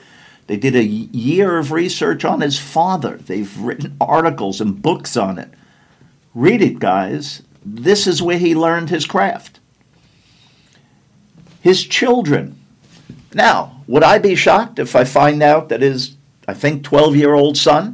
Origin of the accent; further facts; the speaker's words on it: Brooklyn, New York, United States; when I was a kid growing up in Brooklyn, I lived in the middle of some of the biggest gangs in the city.